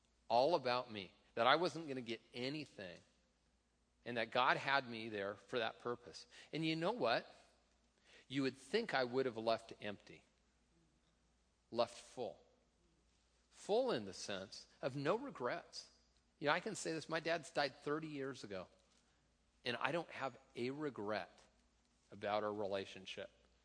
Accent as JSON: {"language": "English", "town": "Tacoma", "region": "Washington", "country": "United States", "tie": "born or raised there", "said": "I grew up in Tacoma"}